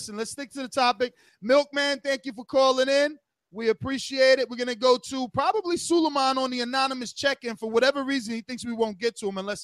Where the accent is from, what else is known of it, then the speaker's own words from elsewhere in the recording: Dominican Republic; Now, I'm from the Dominican Republic, you know what I'm saying? So I understand the Caribbean architecture out there